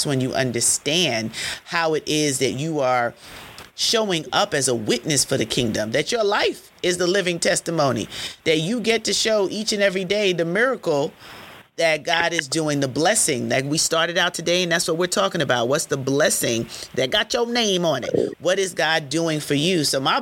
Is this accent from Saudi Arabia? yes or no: no; Jamaica; I'm Jamaican